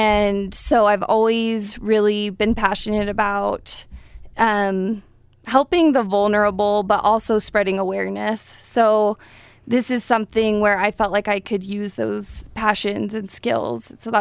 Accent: California, United States; Yes. So I'm from Southern California, and I'm currently a second-year MSW student at the U doing my practicum at the Rape Recovery Center.

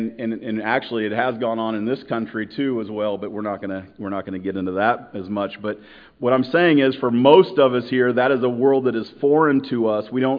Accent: Iowa, United States; Well, okay, we are here from Iowa. We're a group of people from Iowa. We want Iowans to represent us, right, in government, not somebody from California.

